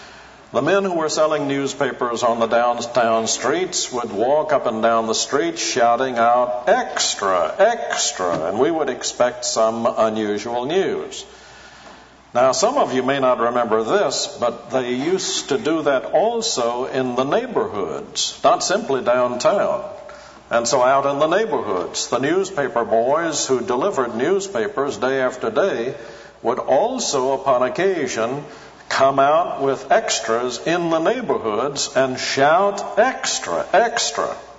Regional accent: Birmingham, Alabama, United States; When I was growing up in Birmingham, Alabama, I still remember

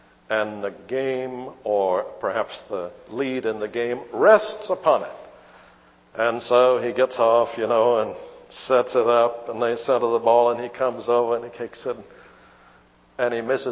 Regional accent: United States; But I'll tell you, as an American, I'm very glad that we are not opposed to the nation Israel.

